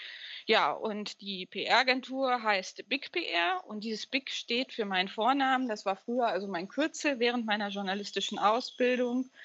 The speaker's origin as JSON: {"language": "German", "town": "Wernigerode", "region": "Saxony-Anhalt", "country": "Germany", "tie": "born there", "said": "Ich komme gebürtig aus dem Harz, aus dem schönen Wernigerode, der bunten Stadt am Harz."}